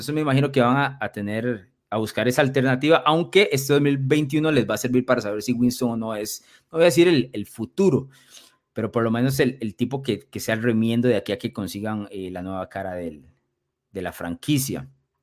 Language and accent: Spanish; Costa Rica; Yo soy de Costa Rica también